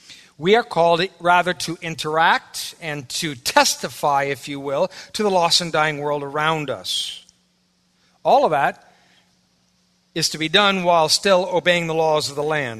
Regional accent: Wisconsin, United States; We're from Wisconsin, man. We're a bunch of rebels out here and carrying guns, and you ain't telling us to do nothing.

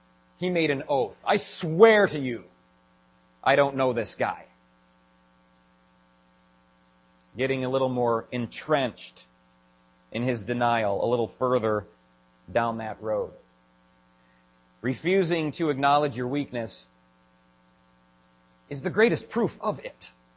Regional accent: Illinois, United States; I'm not from Wisconsin. From Illinois. We talk way different there.

